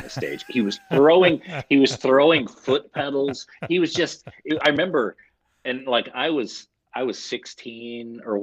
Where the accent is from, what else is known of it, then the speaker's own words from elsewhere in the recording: California, United States; Oh yeah. Not only that, they were playing clubs and stuff like that.